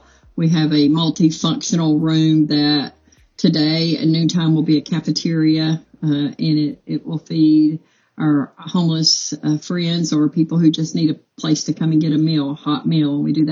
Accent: Cleveland, Tennessee, United States; also born or lived in Chattanooga; I am in Cleveland, Tennessee. I actually grew up in Cleveland, Tennessee. It is my hometown. I left here back in early 90s and migrated just 30 miles north to Chattanooga

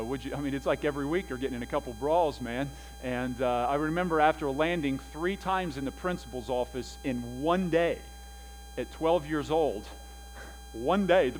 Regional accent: Wilmington, Ohio, United States; I grew up in Wilmington, Ohio, and I said it's different than what Xenia is. I said, I kind of grew up in the country a little bit, though

